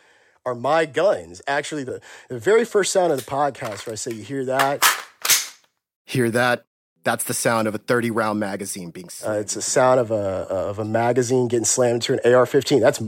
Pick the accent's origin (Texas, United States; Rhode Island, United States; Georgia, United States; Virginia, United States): Texas, United States; I'm from Texas. I grew up in Texas. And so there is definitely a normalcy to firearms in that environment.